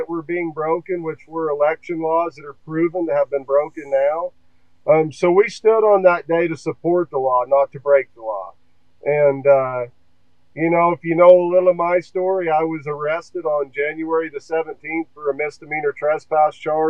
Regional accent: New Mexico, United States; I'm from New Mexico. I grew up here. My dad's a sawmiller. I grew up logging and sawmilling.

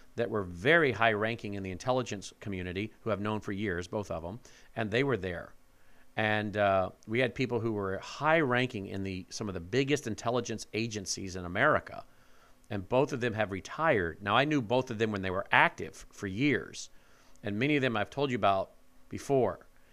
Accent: Memphis, Tennessee, United States; And being that I'm from Memphis

